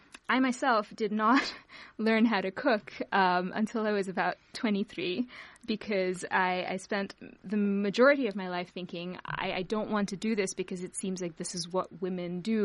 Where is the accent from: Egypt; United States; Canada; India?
India; Chennai, Tamil Nadu; first language Tamil; English is a second language; particularly my mother tongue, Tamil. It's a South Indian language from Chennai, which used to be called Madras when I was growing up